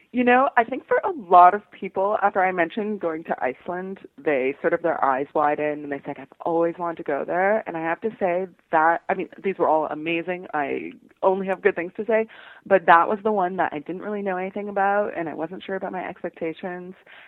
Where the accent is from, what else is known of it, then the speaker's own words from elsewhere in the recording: Canada; But I did find I'm Canadian